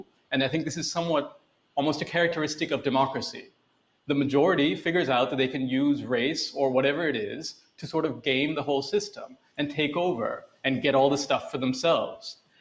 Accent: United States; I grew up in America. I grew up, you know, pledging allegiance to the flag.

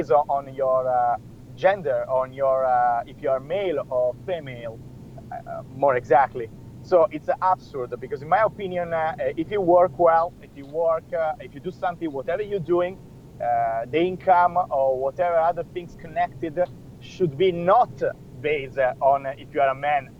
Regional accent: Italy; I come from Italy

